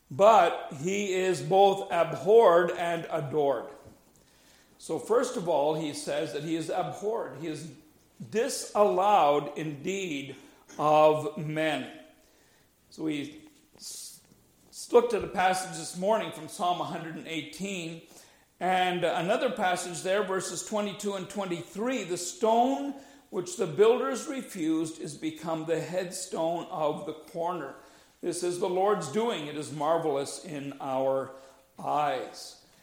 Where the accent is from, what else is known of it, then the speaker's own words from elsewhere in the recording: Winnipeg, Manitoba, Canada; the church that I grew up in Winnipeg, or attended later on anyway, St. Giles. It used to be St. Giles Presbyterian, then it became St. Giles United.